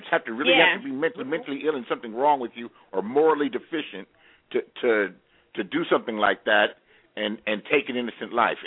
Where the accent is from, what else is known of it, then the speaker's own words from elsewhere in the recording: Los Angeles, California, United States; I'm from Los Angeles.